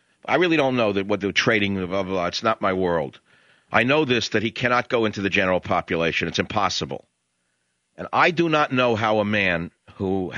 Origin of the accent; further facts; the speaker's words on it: New York, United States; now in San Francisco, United States; See, I came from New York where it was not Calabresi primarily.